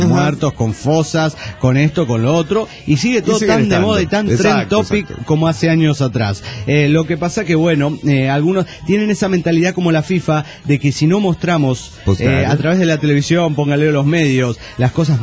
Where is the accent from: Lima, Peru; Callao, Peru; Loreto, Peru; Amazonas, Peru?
Lima, Peru; moved away as an adult; now in Guadalajara, Mexico; de Lima, Perú.